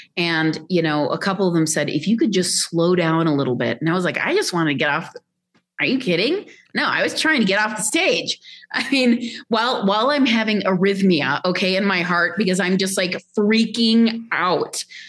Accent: Pakistan; When I grew up in Pakistan, you know, I've told people that my memory as a child is I was awoken every morning by the call to prayer at dawn.

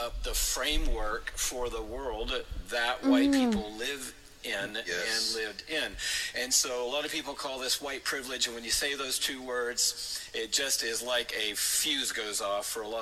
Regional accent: Atlanta, Georgia, United States; born there

